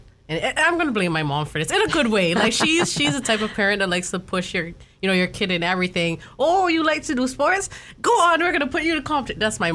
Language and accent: English; Cayman Brac, Cayman Islands; I am from the Cayman Islands, but I was born and raised in Cayman Brac.